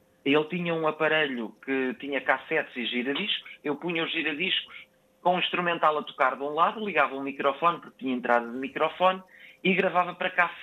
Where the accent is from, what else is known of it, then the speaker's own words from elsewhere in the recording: São Jorge de Várzea, Porto, Portugal; also born or lived in Rande; São Jorge de Várzea, Felgueiras, que foi onde eu cresci. Eu nasci em Rande, Felgueiras, mas cresci em São Jorge de Várzea, Felgueiras. Fui para lá com 2 anos.